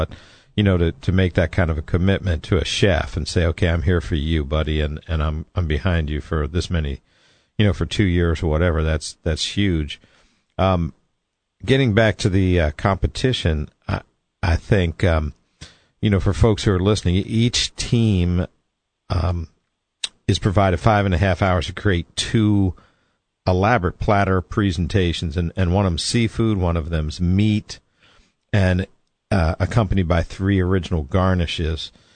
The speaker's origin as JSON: {"language": "English", "country": "United States", "said": "Well, I think, you know, being an American"}